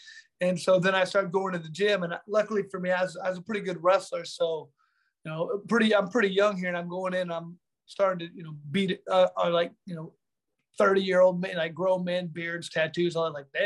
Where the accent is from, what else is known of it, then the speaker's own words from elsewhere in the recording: Indianapolis, Indiana, United States; Man, I grew up south side of Indianapolis, which is about 3 hours away from Chicago, just kind of Midwest.